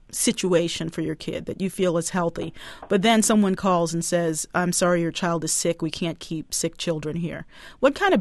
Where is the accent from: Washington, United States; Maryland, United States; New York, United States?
Maryland, United States; Baltimore; I grew up in Baltimore and absolutely loved it.